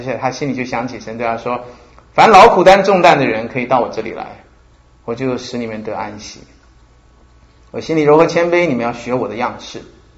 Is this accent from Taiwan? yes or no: no; China; 我们中国人不太赞美，因为很严肃，很严肃